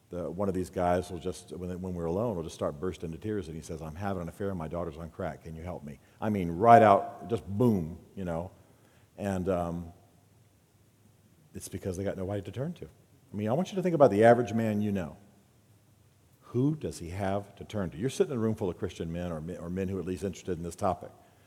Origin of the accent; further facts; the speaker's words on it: United States; the reason I joke about Indians is that I'm Native American.